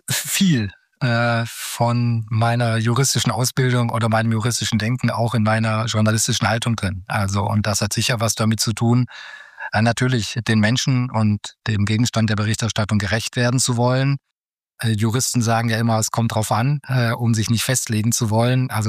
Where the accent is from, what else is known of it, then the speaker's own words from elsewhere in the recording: Baden-Württemberg, Germany; Ich komme ja aus Baden-Württemberg.